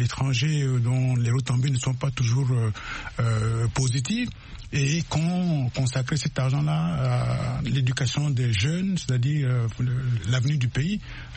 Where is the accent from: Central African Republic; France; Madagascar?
Central African Republic; born there; c'est une région proche de là où je suis né. Hein. Je suis né dans Luapende.